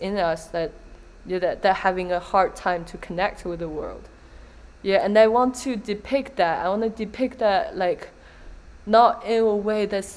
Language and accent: English; China; English is a second language; like growing up in China, and then like I feel like growing up in China, I didn't even know that like they are.